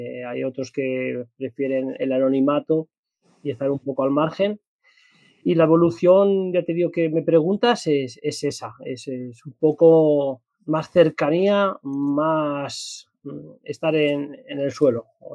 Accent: Madrid, Community of Madrid, Spain; soy entrenador nacional UEFA Pro, soy madrileño de nacimiento y de adopción, de todo. Vivo y hago toda mi vida aquí desde el centro

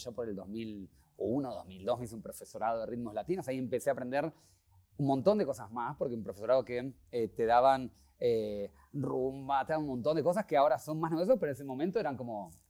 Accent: Argentina; also born or lived in Mexico; now in Spain; soy de Argentina, pero ya hace varios años que soy mitad mexicano, diría, y bueno, ahora vivo en España.

